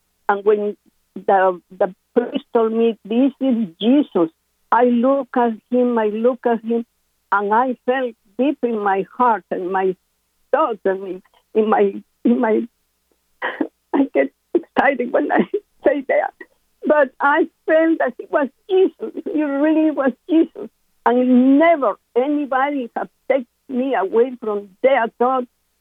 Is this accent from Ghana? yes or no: no; Peru; English is a second language; now in United States; I am from Peru, South America, and I study with nuns, my high school. I live in a convent all my high school